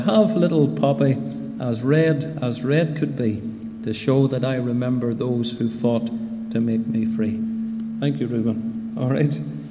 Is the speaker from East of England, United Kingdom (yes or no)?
no; Newry, Northern Ireland, United Kingdom; I grew up in the Troubles. We lived outside the town of Newry.